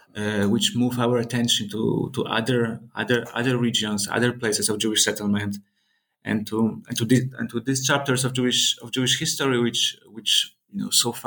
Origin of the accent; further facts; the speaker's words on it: Poland; growing up in Poland and, I was always pretty much surrounded by Holocaust studies scholarship.